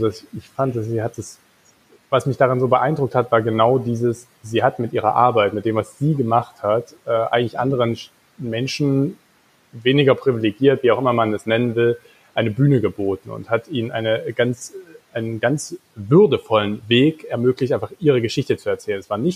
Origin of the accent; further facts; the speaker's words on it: Meissen, Saxony, Germany; Susanne kommt aus Dresden, ich komme aus Meißen, nicht weit weg davon. Und sind beide in einer Zeit aufgewachsen, die ja auch die kurz nach der Wende war in den 90er Jahren